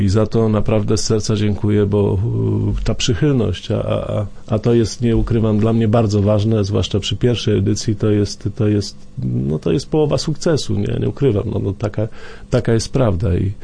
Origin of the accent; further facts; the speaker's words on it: Wrocław, Lower Silesian Voivodeship, Poland; born there; We Wrocławiu się urodziłem, tutaj mieszkam i tutaj już umrę